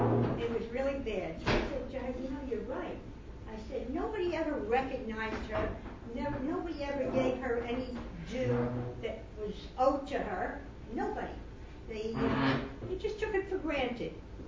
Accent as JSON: {"language": "English", "town": "Queens", "region": "New York", "country": "United States", "said": "She's from Brooklyn. I'm from Queens."}